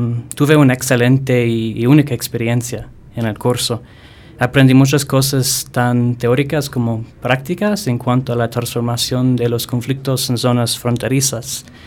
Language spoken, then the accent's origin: Spanish; United States; Spanish is a second language; now in Quito, Ecuador; soy de los Estados Unidos, pero he estado aquí en Quito desde hace como 9 o 10 meses trabajando con la población refugiada en Quito.